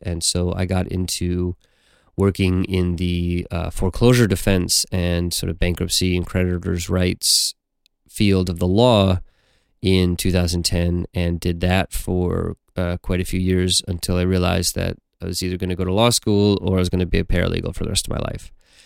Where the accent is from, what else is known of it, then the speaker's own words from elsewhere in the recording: Minnesota, United States; now in Washington, United States; I'm a American, you know, white male in my early 30s. I grew up in a small town in Minnesota. I've lived a few different places around the U.S.